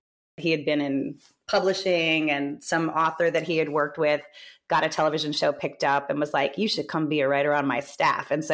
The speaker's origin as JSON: {"language": "English", "town": "Freedom", "region": "New Hampshire", "country": "United States", "tie": "born or raised there", "also_born_or_lived": "North Conway", "said": "I was born in New Hampshire in North Conway, and I grew up in a small town called Freedom, New Hampshire."}